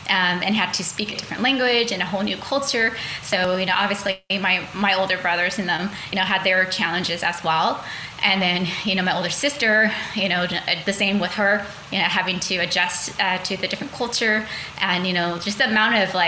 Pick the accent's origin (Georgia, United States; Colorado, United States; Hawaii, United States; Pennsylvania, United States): Colorado, United States; Denver; now in Sacramento, United States; So we grew up in Denver, Colorado, which a lot of people don't know that about our family, but we stayed there for about 2 years, and then we decided to kind of move with relatives here to Sacramento.